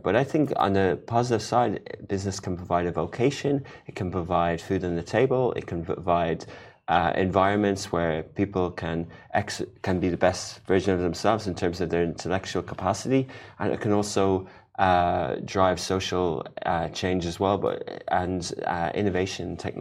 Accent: Ireland; also born or lived in Dublin, Ireland / London, United Kingdom; I'm from Ireland, and I used to live in Dublin, and then I spent a few years in London

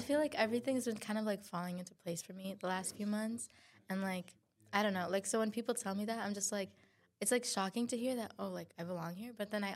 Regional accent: Brooklyn, New York, United States; born there; now in Chicago, United States; I was born in Brooklyn, but I live in like the Chicago suburbs. But I'm kind of like in this process of moving here.

